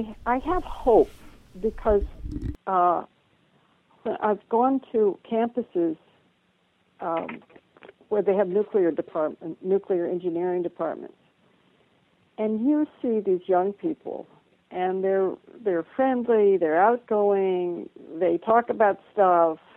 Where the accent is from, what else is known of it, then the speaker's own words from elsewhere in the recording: New Mexico, United States; what I have observed growing up in New Mexico among nuclear people to an extent.